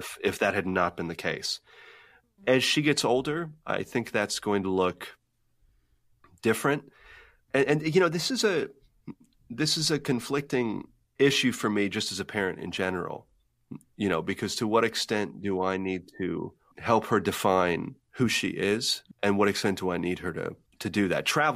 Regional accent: Pittsburgh, Pennsylvania, United States; also born or lived in Southern US; I'm from Pittsburgh. I'm more of an East Coaster myself.

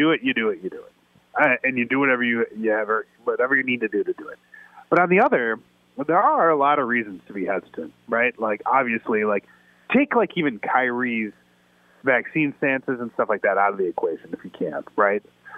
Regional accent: Chicago, Illinois, United States; I mean, I'm a Chicagoan, so to me, a hot dog is a delicacy, right?

